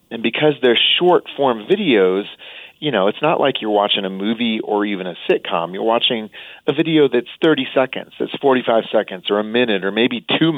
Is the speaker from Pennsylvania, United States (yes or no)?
no; Iowa, United States; I grew up in Iowa, and you go to the state fair, and you would often get cotton candy.